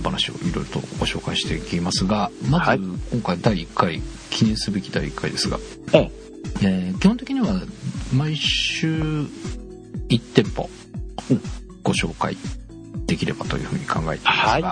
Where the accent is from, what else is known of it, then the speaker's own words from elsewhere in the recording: Yokohama, Kanagawa, Japan; 私地元が横浜なので